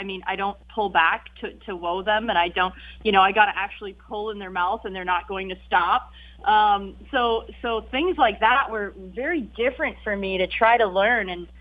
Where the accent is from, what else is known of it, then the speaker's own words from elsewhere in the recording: Canada; in Canada, where I was from, I was 4 hours from Woodbine, so, you know, I didn't have a lot of, I guess, Woodbine wasn't a big thing where I was at. It was 4 hours away.